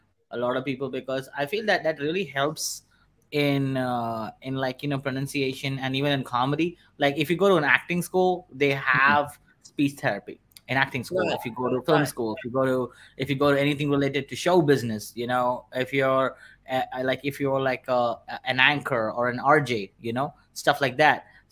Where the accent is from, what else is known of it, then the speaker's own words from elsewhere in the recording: India; I'm from India and I just have this.